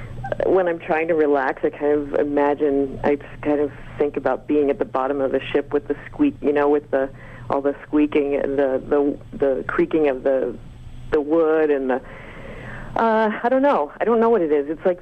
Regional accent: East Coast, United States; moved away as an adult; also born or lived in San Francisco Bay Area; now in Sydney, Australia; I mean, I grew up on the East Coast, so I'm not. I mean, you know, I'm more. I miss New York a lot. And Sydney's kind of my New York now.

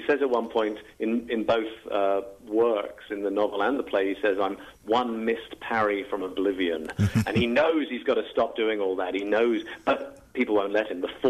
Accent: England, United Kingdom; now in Canada; my first job in Canada was at Bard in '91, playing Oberon in Dream. Mm-hmm. And when I moved out from England

